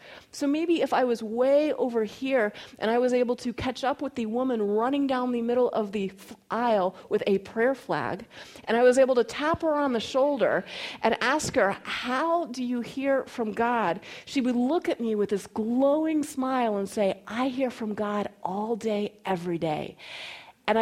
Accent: Colorado, United States; also born or lived in Florida / North Carolina; even though I was born in Florida and grew up in North Carolina and primarily spent my formative years in Colorado, wherever we lived, we attended a different church or denomination.

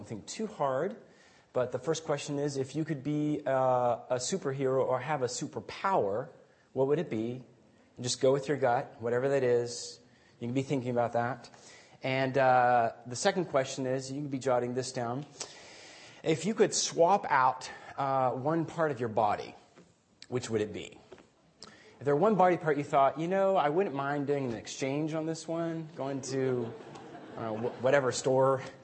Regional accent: Guatemala; also born or lived in Vancouver, Canada; I grew up in Guatemala. A good chunk of my life as a missionary kid

